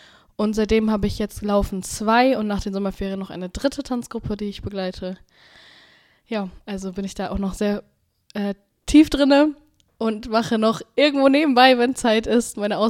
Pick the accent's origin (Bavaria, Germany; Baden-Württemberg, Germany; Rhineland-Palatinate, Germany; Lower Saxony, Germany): Lower Saxony, Germany; Löningen; ich komme aus Löningen, ich bin 20 Jahre alt